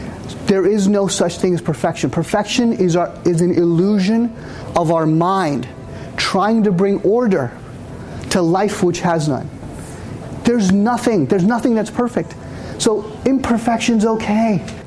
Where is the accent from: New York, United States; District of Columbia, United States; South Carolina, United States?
New York, United States; New York City; And I said, no, I'm a New Yorker.